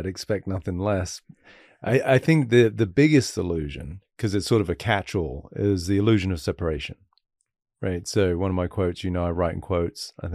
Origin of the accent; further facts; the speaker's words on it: United Kingdom; I'm British, you're American.